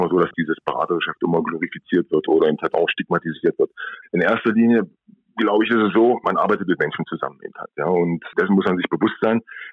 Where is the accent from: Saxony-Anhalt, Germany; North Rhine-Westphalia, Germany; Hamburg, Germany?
Saxony-Anhalt, Germany; Magdeburg; ich bin in Magdeburg aufgewachsen, habe den Leistungssport von der Pike auf kennengelernt